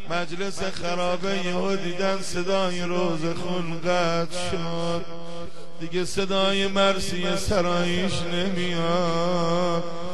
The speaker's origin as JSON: {"language": "Persian", "country": "Iran", "said": "میگم خانم من دفعه اولم اومدم، از ایرانم که اومدم،"}